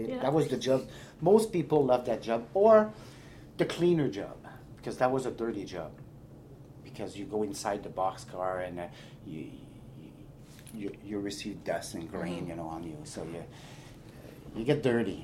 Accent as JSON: {"language": "English", "town": "Quebec City", "region": "Quebec", "country": "Canada", "tie": "born or raised there", "also_born_or_lived": "Saint-Hyacinthe", "first_language": "French", "second_language": "English", "moved": "as an adult", "said": "I was born in Saint-Hyacinthe, Quebec, in Quebec province, 30 kilometers outside of Montreal. And I live most of my life in Quebec City, though. And at the age of 19 years old, I decided to go out west and learn English."}